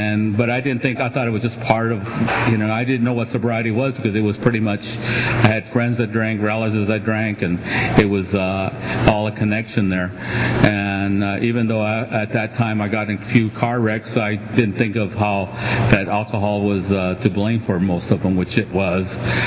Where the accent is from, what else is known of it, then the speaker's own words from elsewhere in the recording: Mountain View, California, United States; And I grew up in the Bay Area, where I did most of my drinking in Mountain View, California, in Santa Clara County.